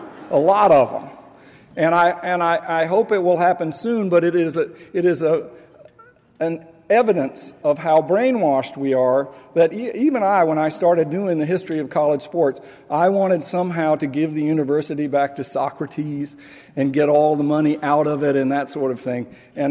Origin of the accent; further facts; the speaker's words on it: Atlanta, Georgia, United States; when I was growing up in Atlanta, I was taught that the Civil War had nothing to do with slavery.